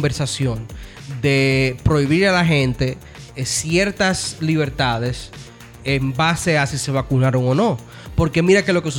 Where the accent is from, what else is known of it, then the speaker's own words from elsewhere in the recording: Dominican Republic; Que somos dominicanos, no pueden con nosotros